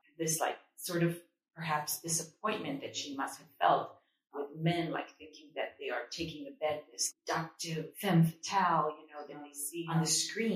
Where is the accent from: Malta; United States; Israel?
Israel; English is a second language; I was born and raised in Israel, and that's where I went to school for theater studies and for acting at Tel Aviv University.